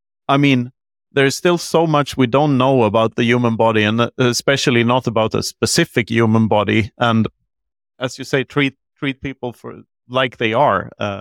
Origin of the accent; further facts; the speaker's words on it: Sweden; I grew up in Sweden, where the healthcare system is very socialized